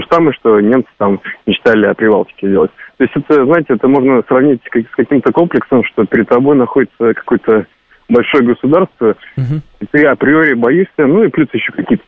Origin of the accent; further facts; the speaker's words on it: Lithuania; Я сам просто из Литвы